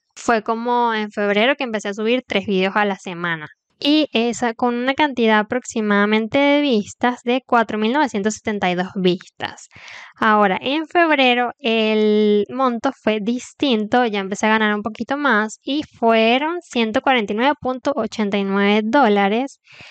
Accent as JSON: {"language": "Spanish", "country": "Venezuela", "said": "yo soy de Venezuela por si no sabías, es decir, estoy en Latinoamérica."}